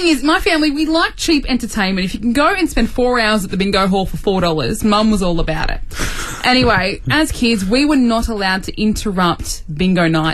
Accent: Toronto, Ontario, Canada; I have to tell you, growing up in Houseau in Toronto, it was an experience.

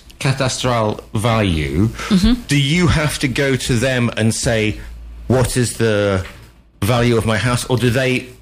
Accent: United Kingdom; because, you know, I'm British and sometimes my brain doesn't work.

